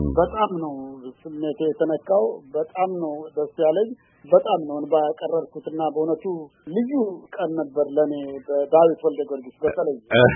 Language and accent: Amharic; Eritrea; ኤርትራ ተመለስኩ። ያ ደሞ ልዩ ስሜት ነበር። ምክንያቱም ከ18 አመት በኋላ እንደገና ጁኒየር ቦክሰር ሆኜ ያደኩበት ሀገር